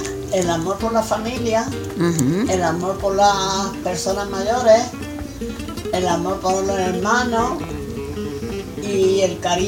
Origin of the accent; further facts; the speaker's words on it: Balearic Islands, Spain; Me crié en Mallorca.